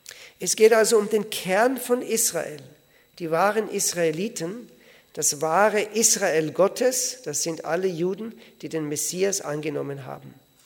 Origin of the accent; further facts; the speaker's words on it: Austria; Und dort in der Gegend von Österreich, wo ich aufgewachsen bin, da heißt, ist das in Dialekt, heißt dann Pfirti.